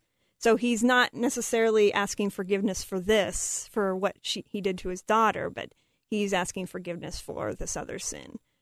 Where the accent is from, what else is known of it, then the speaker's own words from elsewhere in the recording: Kansas, United States; I grew up in Kansas, and this is where the book is set.